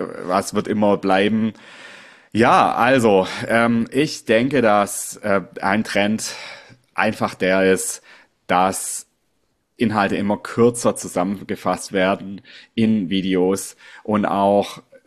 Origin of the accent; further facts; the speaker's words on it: Southwest Germany, Germany; Ich komme aus dem Südwesten in Deutschland